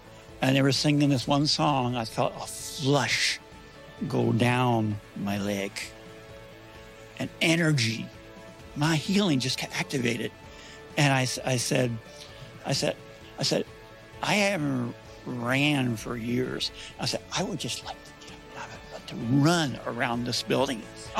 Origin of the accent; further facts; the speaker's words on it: Fergus Falls, Minnesota, United States; I'm from Fergus Falls, Minnesota.